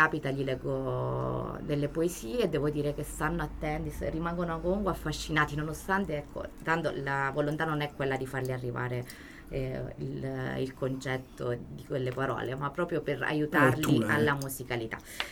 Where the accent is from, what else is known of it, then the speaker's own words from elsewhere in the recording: Castrovillari, Calabria, Italy; soprattutto Castrovillari, tutti i calabresi del mondo, ma soprattutto Castrovillari, che è la mia terra, che comunque mi ha tanto cresciuto e ispirato.